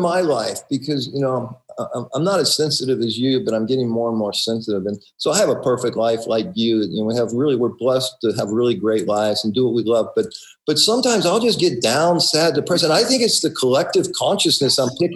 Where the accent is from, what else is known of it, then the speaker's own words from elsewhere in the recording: Ohio, United States; I grew up in Ohio